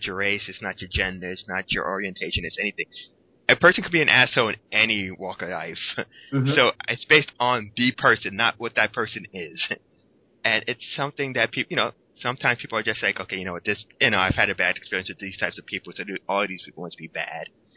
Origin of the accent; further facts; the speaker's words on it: New York City, New York, United States; one of the greatest things for me was growing up in New York City